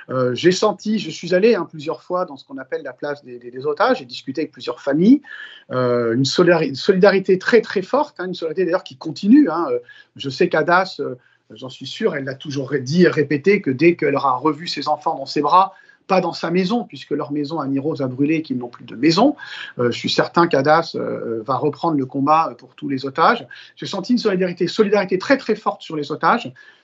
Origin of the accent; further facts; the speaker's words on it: France; Je parle en tant que Français